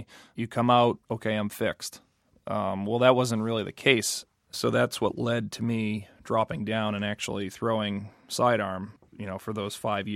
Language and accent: English; Milton, Massachusetts, United States; I grew up in Milton, Mass.